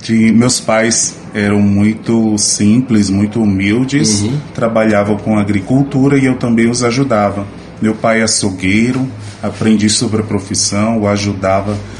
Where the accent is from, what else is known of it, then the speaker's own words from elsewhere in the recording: Jussara, Brazil; now in Morro do Chapéu, Brazil; sou natural da cidade de Jussara, nasci e me criei lá, e hoje sou padre vigário em Morro do Chapéu.